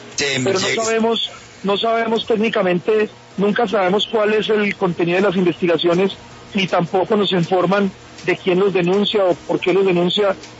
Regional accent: Colombia

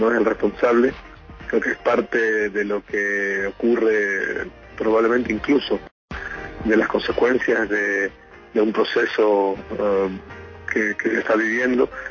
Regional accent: Ecuador; nos duele mucho como familia ecuatoriana.

